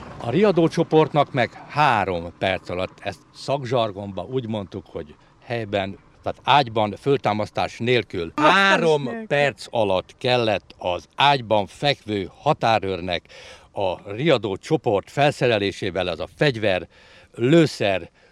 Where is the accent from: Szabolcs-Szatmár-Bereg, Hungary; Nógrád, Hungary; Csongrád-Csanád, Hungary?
Csongrád-Csanád, Hungary; Ópusztaszer; born there; now in Sopronkövesd, Hungary; Én nem vagyok Sopronkövesdi, én ópusztaszeri születésű vagyok, alföldi, és a helyi illetők azt mondták, hogy minimum 25 év kell ahhoz, hogy valaki törzsgyökeressé váljon. Hát egy kicsivel most már többet vagyok itt.